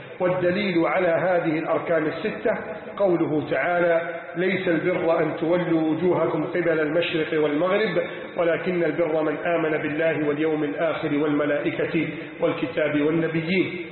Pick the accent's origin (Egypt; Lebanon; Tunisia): Egypt; اللهم إنا نسألك أن تحفظ بلدنا مصر